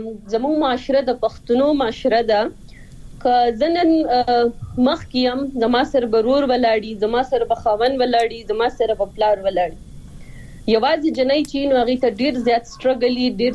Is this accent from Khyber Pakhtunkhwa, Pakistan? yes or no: yes; Swat, Khyber Pakhtunkhwa, Pakistan; زه خپل چونکه د سوات نه يم